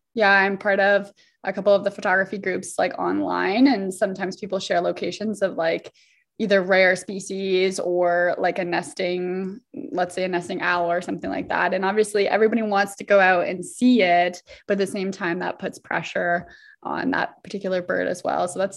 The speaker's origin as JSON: {"language": "English", "region": "Ontario", "country": "Canada", "said": "Like, I'm from Ontario and the blue jay will confuse me so many times"}